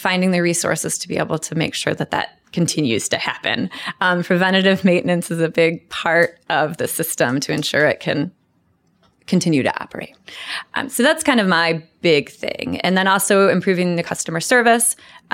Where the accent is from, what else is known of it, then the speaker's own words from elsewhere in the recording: Michigan, United States; I'm originally from Michigan, but I did go to Ohio State, go Bucks.